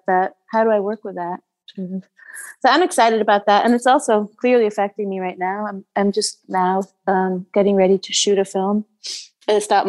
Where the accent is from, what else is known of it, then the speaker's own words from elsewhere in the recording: Switzerland; I'm half Swiss, and my mother is actually American. But I was raised in Switzerland.